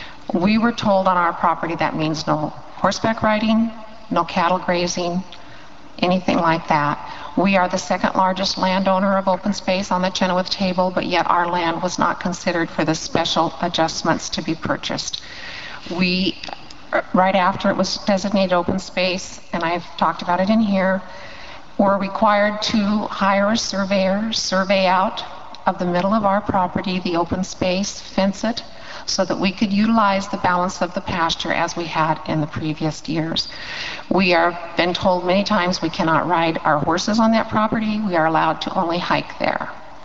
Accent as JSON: {"language": "English", "town": "The Dalles", "region": "Oregon", "country": "United States", "said": "from the Dalles Oregon"}